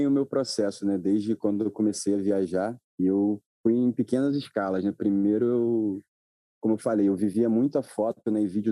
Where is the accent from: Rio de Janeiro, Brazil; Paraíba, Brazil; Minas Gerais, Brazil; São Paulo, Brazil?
Rio de Janeiro, Brazil; born there; Tenho 27 anos, eu sou do mundo, mas nasci no Rio de Janeiro.